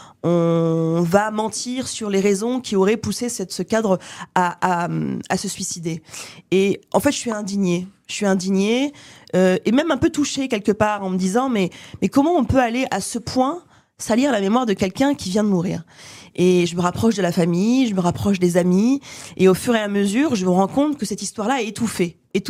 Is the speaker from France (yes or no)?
yes; Romorantin, Centre-Val de Loire, France; moi je viens de Romorantin, en Sologne. C'est pas mon département d'origine, je n'y ai pas vécu.